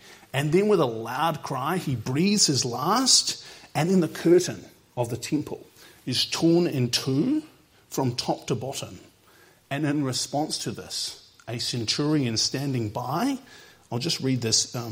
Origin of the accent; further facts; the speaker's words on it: New Zealand; As a New Zealander, if you get on an aeroplane, you can basically always see the ocean.